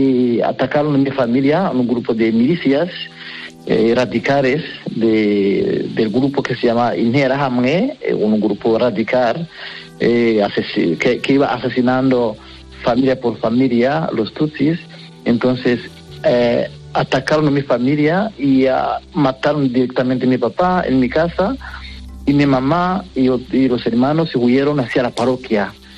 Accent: Kiziguro, Eastern Province, Rwanda; Spanish is a second language; yo nací en Ruanda, en Kiziguro. Mi familia es una familia católica. Entonces, he estudiado en Kiziguro, en una escuela católica.

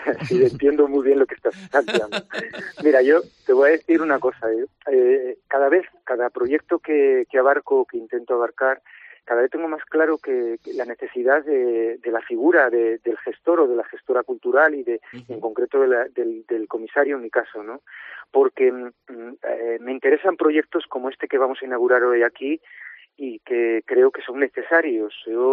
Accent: Suances, Cantabria, Spain; also born or lived in Pamplona / Teruel; now in Oviedo, Spain; Sí, yo soy de Suances. Eso es. Y bueno, mis orígenes son de Oreña, fíjate, y de Suances

